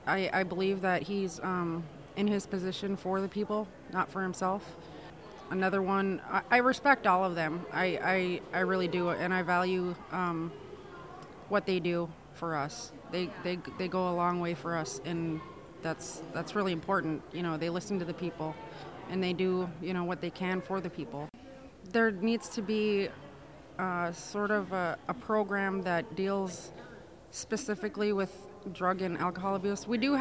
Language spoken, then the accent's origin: English; Boys Fort, Alaska, United States; I grew up in Boys Fort. But back then it was a lot more remote and we didn't really have a whole lot.